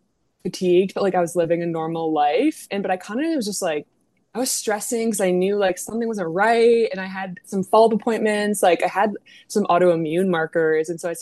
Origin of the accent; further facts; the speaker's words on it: Massachusetts, United States; now in Brooklyn, United States; I'm 28 and I'm living in Brooklyn. I'm from Massachusetts.